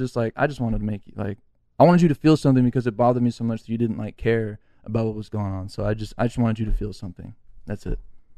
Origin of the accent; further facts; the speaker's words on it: Hacienda Heights, California, United States; I grew up in Hacienda Heights, so we went around that area.